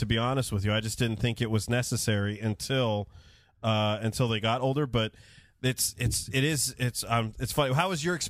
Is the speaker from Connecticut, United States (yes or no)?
no; Modesto, California, United States; I grew up in Modesto, California, but all of my relatives are chicken farmers and corn farmers from the grand state of Texas.